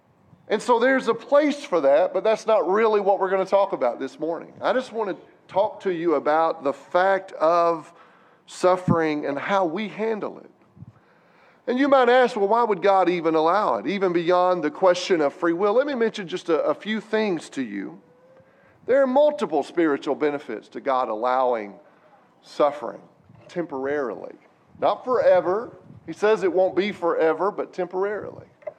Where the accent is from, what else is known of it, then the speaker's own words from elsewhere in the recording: Arkansas, United States; I'm from Arkansas, but I can still see the big button.